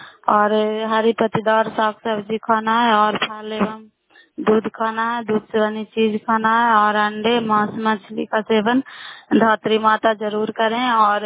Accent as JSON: {"language": "Hindi", "region": "Bihar", "country": "India", "said": "नालंदा जिला करार ब्लॉक के निवासी हूँ।"}